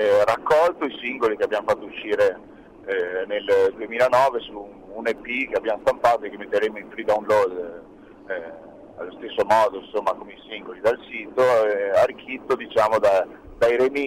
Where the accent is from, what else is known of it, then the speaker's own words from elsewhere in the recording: Chioggia, Veneto, Italy; Beh, noi, fai conto, siamo di Chioggia, quindi cittadina di provincia, provincia di Venezia, quindi abbastanza isolata anche dal punto di vista proprio territoriale, geografico.